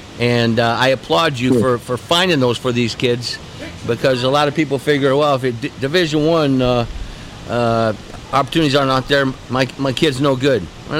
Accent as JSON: {"language": "English", "region": "Midwest", "country": "United States", "moved": "yes", "said": "You know, I came from the Midwest all 7 years ago"}